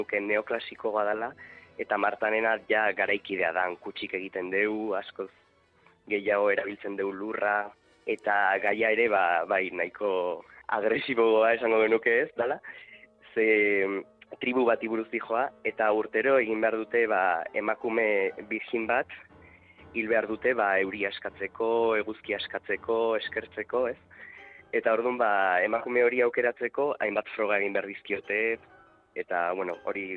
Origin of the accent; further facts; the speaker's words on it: Ibarra, Basque Country, Spain; born there; Ibarran jaio nintzen, baino txikitatik alegin bizi izan du nahi